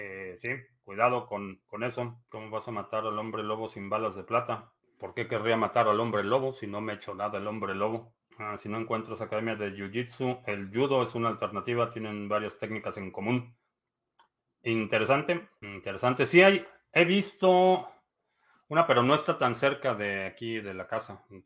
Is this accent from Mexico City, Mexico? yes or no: yes; Mexico City, Mexico; born there; Soy de Chilangolandia, sí. Nací en la Ciudad de México.